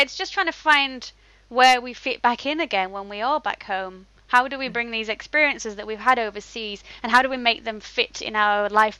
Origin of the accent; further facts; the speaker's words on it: England, United Kingdom; now in Japan; I'm from the north of England.